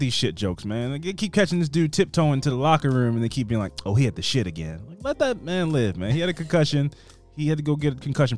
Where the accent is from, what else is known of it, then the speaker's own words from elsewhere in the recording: Baltimore, Maryland, United States; I don't know if they literally meant in our name or if it's just because we're from Baltimore and that reminded them.